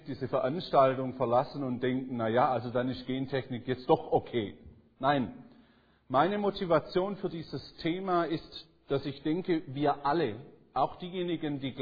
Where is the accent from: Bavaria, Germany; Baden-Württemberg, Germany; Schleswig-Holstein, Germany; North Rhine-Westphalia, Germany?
Baden-Württemberg, Germany; Holzgerlingen; Sprache nach merkt man vielleicht schon, dass ich nicht am Bodensee sozialisiert bin. Ich komme ursprünglich aus dem Großraum Stuttgart, südlich, so zwischen Stuttgart und Tübingen. Ich bin auch in Holzgerlingen aufgewachsen.